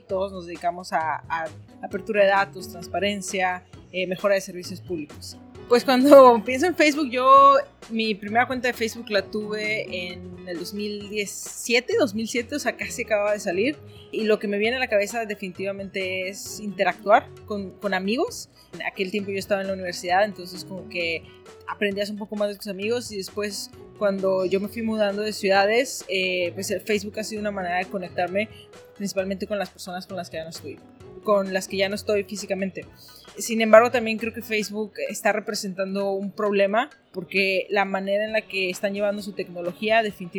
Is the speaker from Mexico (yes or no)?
yes; Mexico; yo soy de México, soy una ingeniera.